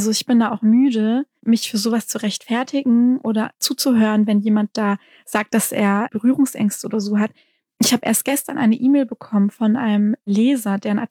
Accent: Baden-Württemberg, Germany; Und ich sehe mich auch als Baden-Württembergerin oder als Schwäbin.

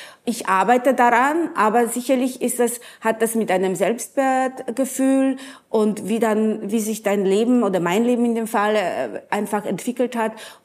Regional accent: Poland; moved away; ich bin in Polen aufgewachsen, also in den 70er Jahren, tiefster Kommunismus

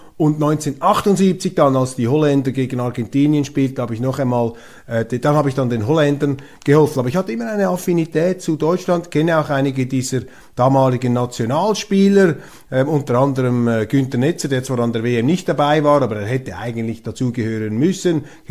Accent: Switzerland; Da halte ich mich fern davon. Als Schweizer sehen Sie es mir nach.

